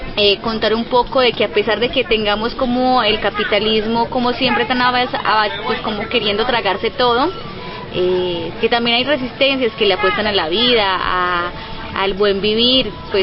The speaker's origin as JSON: {"language": "Spanish", "town": "Medellín", "region": "Antioquia", "country": "Colombia", "said": "yo soy comunicadora audiovisual, no soy indígena, yo vengo de un proceso de ciudad, yo soy de Medellín."}